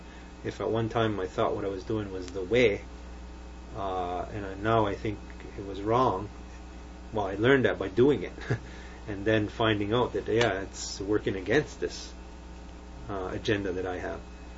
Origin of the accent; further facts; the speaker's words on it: Kahnawake, Quebec, Canada; I guess I'm lucky I'm from Ganawage, where people hold you accountable for what you say and what you